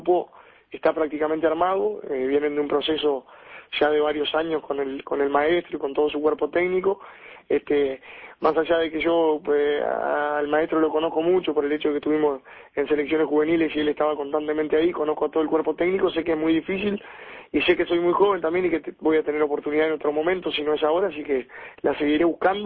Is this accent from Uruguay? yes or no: yes; Uruguay; now in Argentina; porque como uruguayo y como viviendo el fútbol de la manera que la vivimos